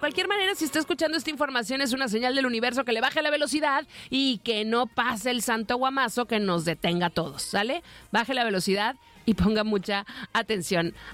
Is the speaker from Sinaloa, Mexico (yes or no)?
yes; Mazatlán, Sinaloa, Mexico; 15 Mazatlán, Sinaloa, mi tierra